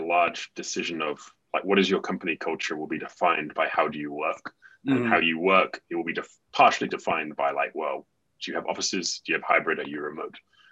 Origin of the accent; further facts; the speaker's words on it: England, United Kingdom; I'm from England